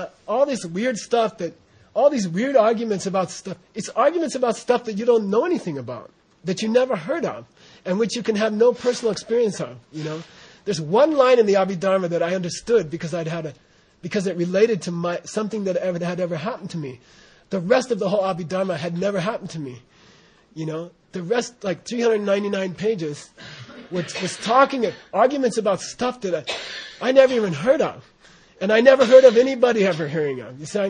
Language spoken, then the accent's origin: English; United States; And I got this thing, you know, so weird to me as an American.